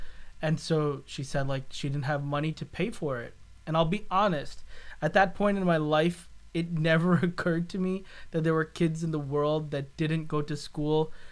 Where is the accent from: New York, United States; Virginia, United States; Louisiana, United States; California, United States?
New York, United States; I grew up … I grew up in New York. I was part of a pretty traditional Catholic family.